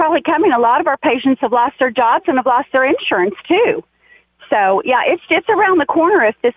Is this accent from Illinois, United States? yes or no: no; Oklahoma, United States; I'm a physician from Oklahoma, and I serve rural areas.